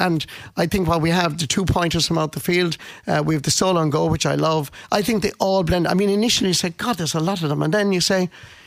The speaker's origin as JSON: {"language": "English", "region": "Munster", "country": "Ireland", "said": "I'm from Clare"}